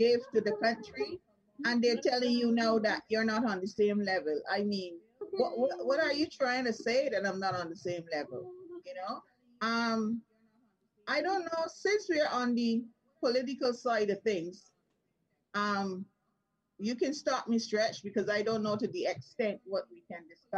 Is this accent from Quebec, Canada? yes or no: yes; Quebec, Canada; I'm just a Quebecer as the mayor. I'm just a Quebecer as Legault. Whatever he gets, I'm supposed to get. I'm a Canadian citizen.